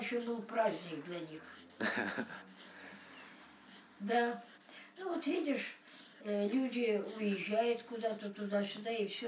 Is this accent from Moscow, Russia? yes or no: no; Buynaksk, Dagestan, Russia; Она говорит, откуда вы? Я говорю, из Дагестана. Да? А какой город? Я говорю, Буйнакск.